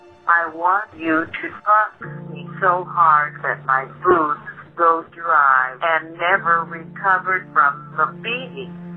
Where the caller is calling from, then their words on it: Indiana, United States; I am calling you from Indiana to say that I love PLA.